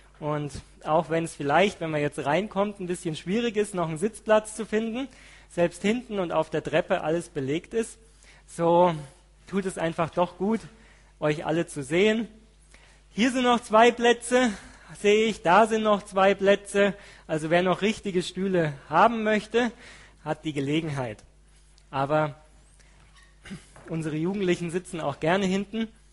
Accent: Germany; Als Deutscher natürlich konnte man sich darüber freuen

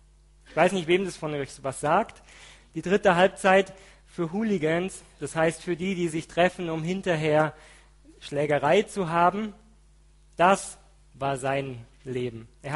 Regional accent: Germany; Als Deutscher natürlich konnte man sich darüber freuen

